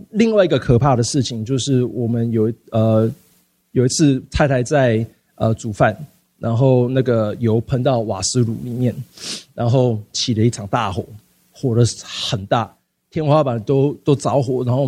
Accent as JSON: {"language": "Chinese", "country": "United States", "tie": "born or raised there", "said": "我在美国长大，一个很不健全的家庭"}